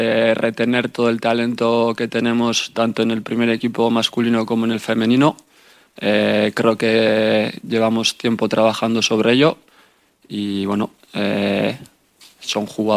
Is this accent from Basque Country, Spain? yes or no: yes; Bilbao, Basque Country, Spain; Soy de Bilbao, soy futbolero